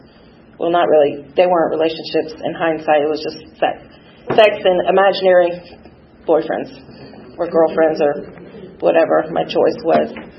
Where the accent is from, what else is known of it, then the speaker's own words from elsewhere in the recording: Miami, Florida, United States; I'm from Miami, Florida.